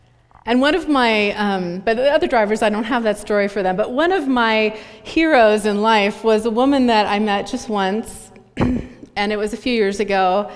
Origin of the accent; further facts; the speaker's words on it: California, United States; growing up in California, born and bred, there's this deep thing in my genes about getting in a car